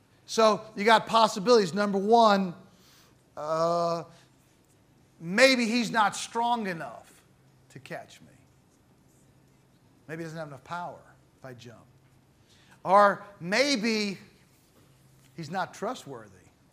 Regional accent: United States; Now, the town that I was raised in the States, when I was young, there was a swimming pool we'd go to. It was a small town.

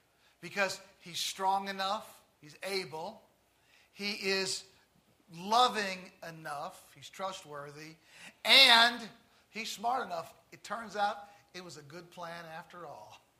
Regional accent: Collinsville, Illinois, United States; the public swimming pool in my hometown of Collinsville, Illinois, a small little town in the Midwest.

